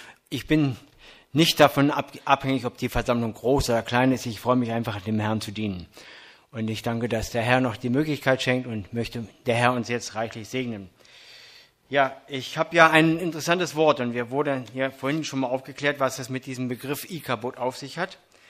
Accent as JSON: {"language": "German", "region": "Berlin", "country": "Germany", "accent": "Berlin", "said": "Ich stamme ursprünglich aus Berlin, deswegen meinen Akzent können wir vielleicht ein bisschen raushören, obwohl ich eigentlich hochdeutsch erzogen worden bin."}